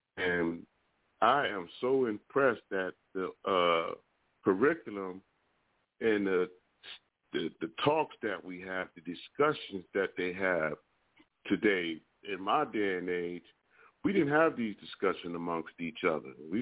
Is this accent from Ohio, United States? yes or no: yes; Akron, Ohio, United States; now in Sacramento, United States; I'm 57 years old. I'm originally from Akron, Ohio. I've been living here in Sacramento 16 years